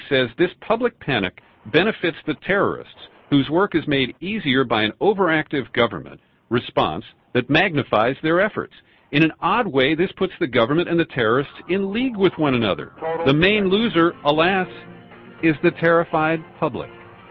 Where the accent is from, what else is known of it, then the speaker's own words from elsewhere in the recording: San Francisco, California, United States; I'm from San Francisco, but I flew out to Washington to cover Camp Democracy.